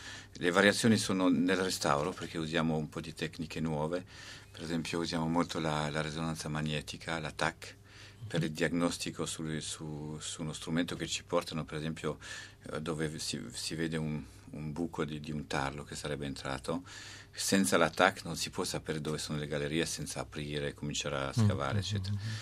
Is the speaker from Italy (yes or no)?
no; Switzerland; born there; Io sono nato in Svizzera da un padre pastore calvinista e di una mamma valdese che era musicista